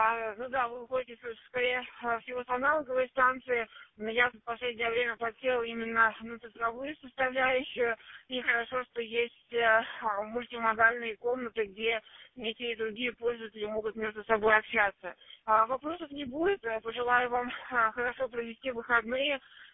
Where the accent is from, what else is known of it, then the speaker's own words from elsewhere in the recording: Riga, Latvia; Здесь оператор … город Юрмала, Латвия. А я сама из Риги, но сегодня выехала на Юрмальский пляж погулять.